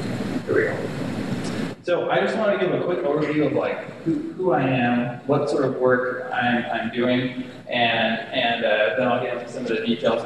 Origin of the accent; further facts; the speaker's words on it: Idaho, United States; also born or lived in Missouri; now in Colorado, United States; and I'm originally from Idaho, so we came back out west to Colorado State, and that's where I am now.